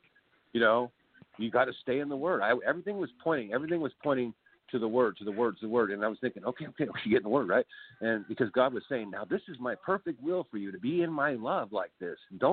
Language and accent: English; California, United States; I'm from California